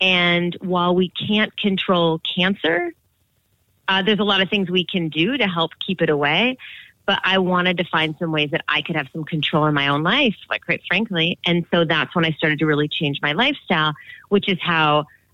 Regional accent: Minneapolis, Minnesota, United States; So I, like you, am a Midwestern girl. I grew up in Minneapolis.

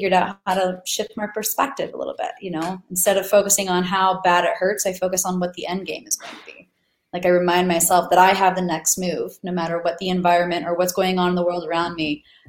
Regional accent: Florida, United States; So ironically, I'm originally from Florida.

